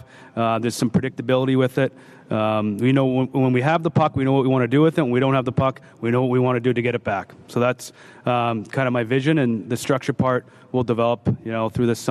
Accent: New England, United States; I'm from New England. I'm a big Belichick guy.

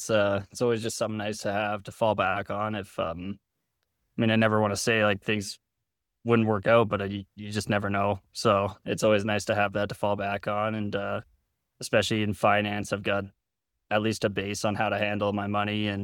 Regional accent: Canada; My older brother was in it. And as a Canadian kid, you're kind of automatically pushed into it.

